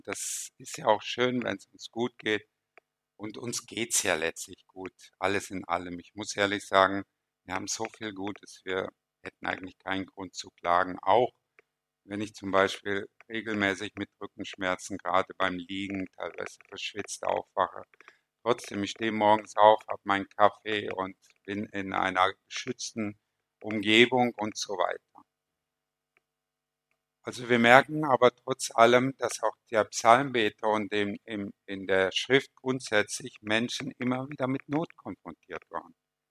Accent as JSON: {"language": "German", "town": "Essen", "region": "North Rhine-Westphalia", "country": "Germany", "also_born_or_lived": "Izmir", "lives_now": "Turkey", "said": "Ich bin sehr lange, ich komme ursprünglich aus Essen, ist ja mehr oder weniger schon eine Großstadt. Und dann nach Izmir gezogen, Millionenstadt, 4, 5 Millionen Einwohner. Und wir haben sogar die letzten Jahre, bevor wir rüberkamen, 6 Jahre direkt am Meer gewohnt."}